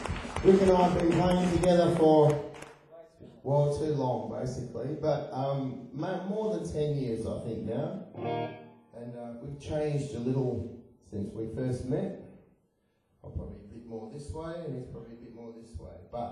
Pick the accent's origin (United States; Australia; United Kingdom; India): Australia; Western Australia; we're from Western Australia, which is a very cool place. It's actually bigger than Texas, which is true.